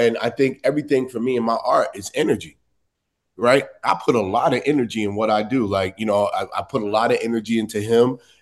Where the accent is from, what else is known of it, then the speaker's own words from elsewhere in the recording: New York, United States; You know, we grew up in New York. New York is not so much color.